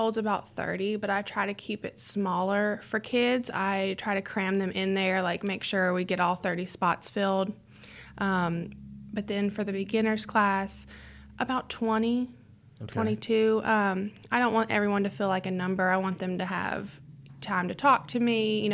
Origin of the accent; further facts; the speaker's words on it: South Charleston, West Virginia, United States; South Charleston.